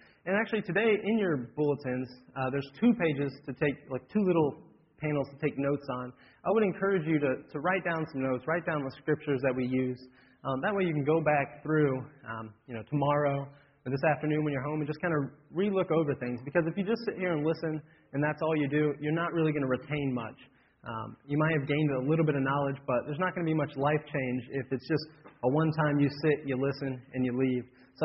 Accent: Kentucky, United States; it's because I'm from Kentucky, and we don't have any pro sport teams, so we just get a pick.

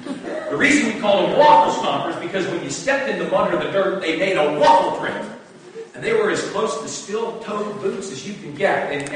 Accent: California, United States; We used to call it, where I grew up in California, with all the gangs, we called it clout.

